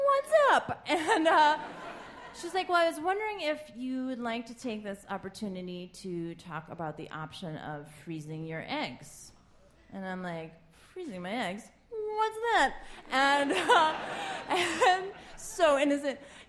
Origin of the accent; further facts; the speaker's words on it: New York City, New York, United States; So I do like living in Brooklyn. I am from New York City.